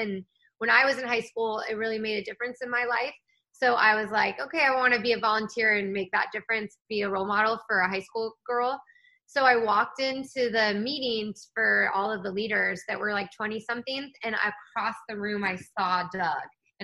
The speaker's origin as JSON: {"language": "English", "region": "Newfoundland and Labrador", "country": "Canada", "tie": "born or raised there", "said": "So I am from Canada. I grew up in Newfoundland, which is why people think I'm so nice, because Canadians are very nice."}